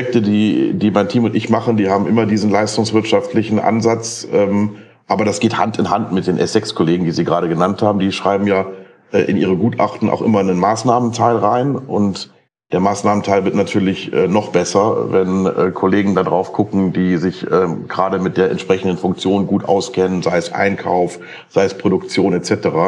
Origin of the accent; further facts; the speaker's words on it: Düsseldorf, North Rhine-Westphalia, Germany; Aus Düsseldorf-Grafenberg. Das ist direkt da, wo die Metrozentrale ist. 300 Meter davon entfernt.